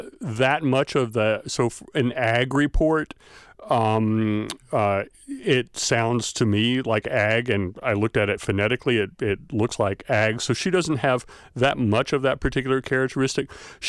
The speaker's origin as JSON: {"language": "English", "region": "the South", "country": "United States", "accent": "Southern", "said": "So I'm from the South, and you may hear it to some extent or other, have a Southern accent, but I also use different words. I use different pronouns. I say y'all instead of you for a plural."}